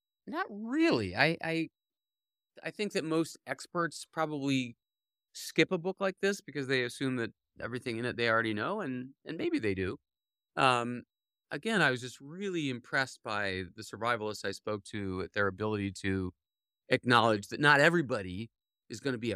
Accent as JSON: {"language": "English", "town": "Cleveland", "region": "Ohio", "country": "United States", "tie": "born or raised there", "said": "So I grew up in Cleveland, and we used to love sledding, and we had a nearby sledding hill we'd always go to."}